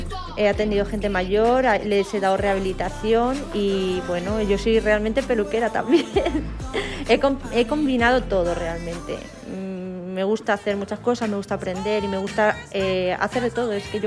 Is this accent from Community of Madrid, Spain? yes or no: yes; Madrid, Community of Madrid, Spain; also born or lived in Tudela; Yo soy de Tudela, de Pamplona. Y bueno, pues me crié en Madrid y me enamoré de esta tierra y me vine para acá.